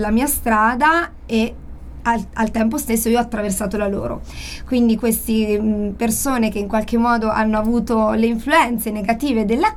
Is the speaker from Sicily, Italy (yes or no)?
no; Perugia, Umbria, Italy; also born or lived in Venice; sono di questa zona, Perugia, Ponte San Giovanni. Sono cresciuta qui, anche se sono nata a Venezia. Io ormai sono umbra di più che adozione, direi, perché poi... vivo qui da tantissimi anni e mi sento ormai parte di questa terra